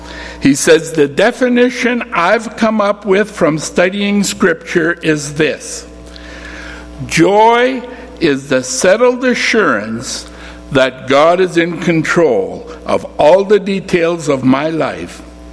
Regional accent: Coaldale, Alberta, Canada; born there; now in Lethbridge, Canada; I was born in Coaldale. I don't know if all of you knew that. Back in 1944, on a cold November day, at least that's what my parents told me. And so this has always sort of been home to me.

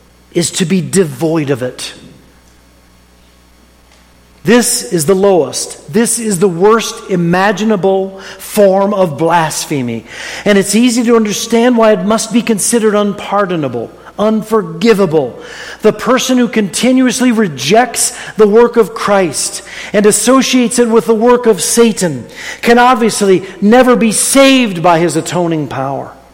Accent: Mansfield, Ohio, United States; The parsonage where I grew up in Mansfield, Ohio, on Brinkerhoff Avenue, it's right across the street from South Park

